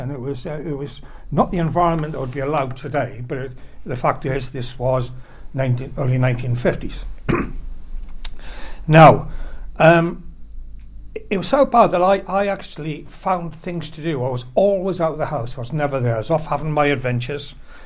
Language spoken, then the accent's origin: English; North East England, United Kingdom; And I was born in the Northeast. I was born just after the war into a Northeast mining family.